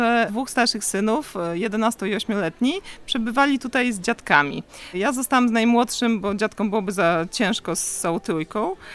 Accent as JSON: {"language": "Polish", "town": "Wrocław", "region": "Lower Silesian Voivodeship", "country": "Poland", "tie": "born or raised there", "said": "Oboje z mężem urodziliśmy się we Wrocławiu, także jesteśmy rodowitymi wrocławianami."}